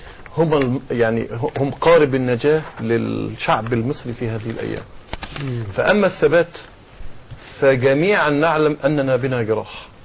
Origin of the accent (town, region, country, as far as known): Egypt